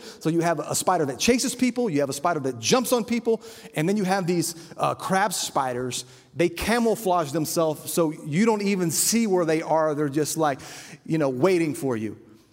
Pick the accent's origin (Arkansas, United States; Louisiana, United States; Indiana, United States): Louisiana, United States; I remember growing up in South Louisiana. Like many of you, I was around alcohol my whole life.